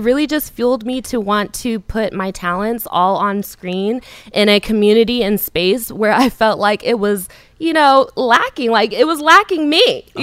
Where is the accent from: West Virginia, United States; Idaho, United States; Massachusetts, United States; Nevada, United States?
Nevada, United States; Las Vegas; also born or lived in California; Well, I was raised in Vegas. I was born in California.